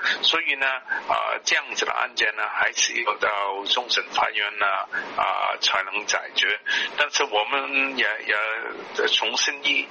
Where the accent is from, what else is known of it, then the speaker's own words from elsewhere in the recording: Hong Kong; 从前我们香港人都相信